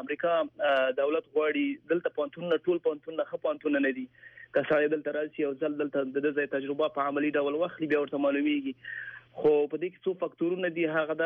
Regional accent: Afghanistan; also born or lived in Pakistan; now in United States; زه یو افغان یم.

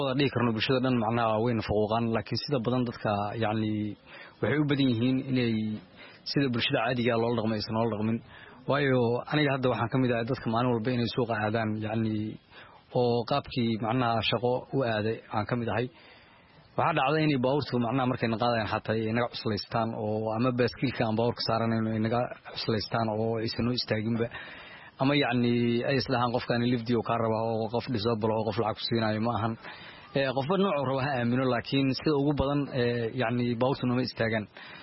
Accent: Mogadishu, Banaadir, Somalia

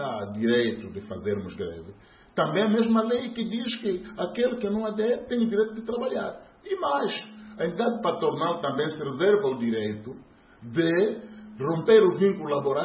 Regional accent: Angola; nós temos enquanto angolanos

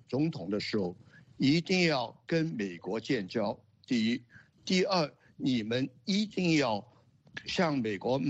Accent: Hong Kong; 我们香港人

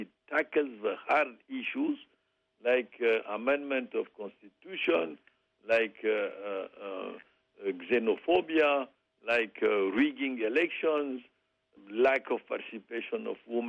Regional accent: Niger; you know, I'm from Niger

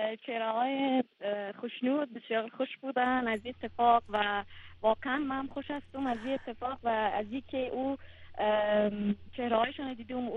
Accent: Afghanistan; در بند راک هستیم که کل ما افغان هستیم به نام

